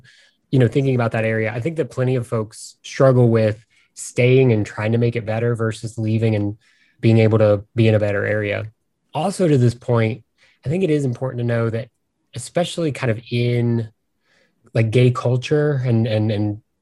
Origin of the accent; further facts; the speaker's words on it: West Virginia, United States; accent: Southern drawl; they'll comment on like that I don't sound like I'm from West Virginia, or that I don't have my Southern drawl. I definitely had it.